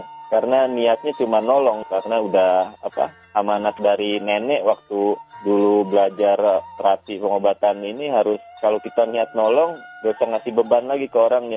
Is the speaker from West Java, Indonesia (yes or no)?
yes; Bandung, West Java, Indonesia; now in United States; Asli saya betulan dari Bandung.